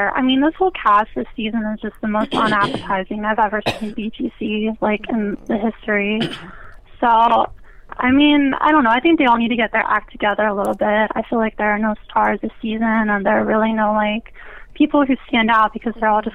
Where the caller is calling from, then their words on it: San Francisco, California, United States; I'm calling from San Francisco.